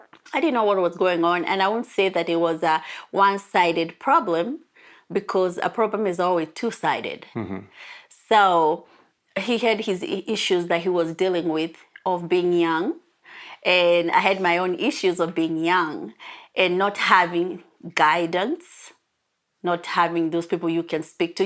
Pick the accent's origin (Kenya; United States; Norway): Kenya; English is a second language; I was born in Kenya, mm-hmm, raised up by a Christian family.